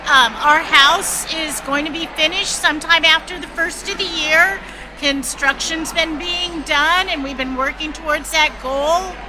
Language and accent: English; Bloomington, United States; I'm from Bloomington